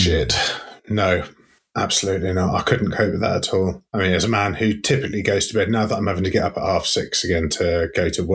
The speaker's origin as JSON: {"language": "English", "country": "United Kingdom", "said": "being British, we don't like to get straight to the point."}